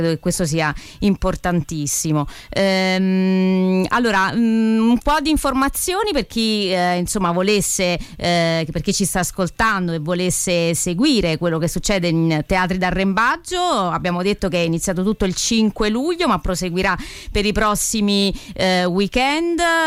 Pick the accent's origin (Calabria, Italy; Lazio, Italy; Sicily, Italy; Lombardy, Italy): Lazio, Italy; Ostia; io sono cresciuta ad Ostia e so esattamente quello di cui stai parlando